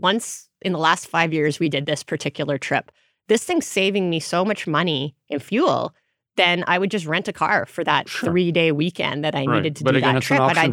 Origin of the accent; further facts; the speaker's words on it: Grande Prairie, Alberta, Canada; I certainly wouldn't want to take it to my hometown Grand Prairie where they get the extreme cold weather.